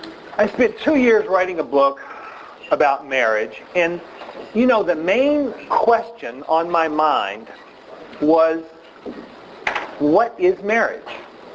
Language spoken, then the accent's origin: English; New York, United States; Here's one from a judge in my home state of New York